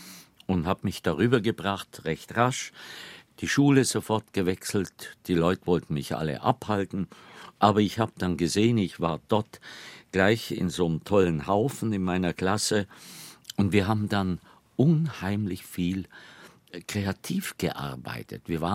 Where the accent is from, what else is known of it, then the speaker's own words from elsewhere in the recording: Bavaria, Germany; accent: Allgäu dialect; Ich würde sagen, ich bin natürlich zweisprachig aufgewachsen, allgäuerisch und hochdeutsch.